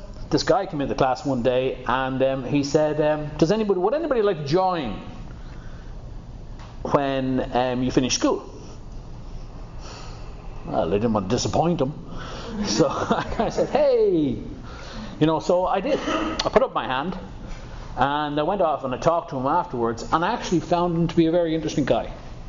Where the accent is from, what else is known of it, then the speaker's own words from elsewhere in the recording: Dublin, Leinster, Ireland; Growing up in Dublin, for me, it was a very happy occasion.